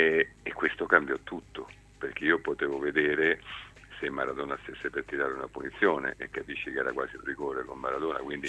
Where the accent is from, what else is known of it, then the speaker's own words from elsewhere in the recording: Rome, Lazio, Italy; moved away as an adult; now in Milan, Italy; Io sono romano, ma ormai felicemente milanese da 26 anni, quasi 27.